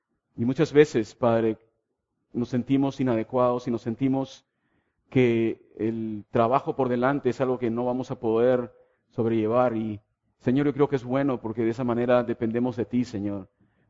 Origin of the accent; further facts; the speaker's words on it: Lima, Peru; Yo vengo de Perú, yo nací en la República de Perú, soy de Lima.